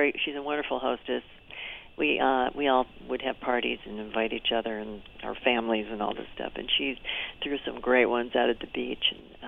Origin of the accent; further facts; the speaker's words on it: Buffalo, New York, United States; they were originally from Buffalo, which I'm from Buffalo, too.